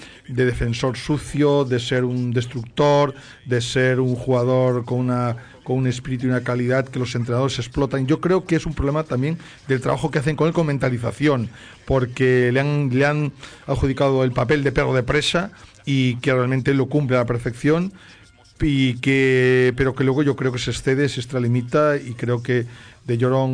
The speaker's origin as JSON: {"language": "Spanish", "country": "Spain", "said": "como sabía que somos españoles, que somos europeos."}